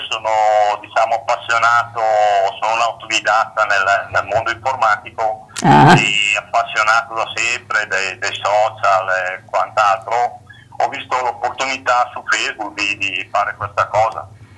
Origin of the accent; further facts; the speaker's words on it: Lombardy, Italy; Allora, sono in provincia di Bergamo, un paesino in provincia di Bergamo, 15 km da Bergamo.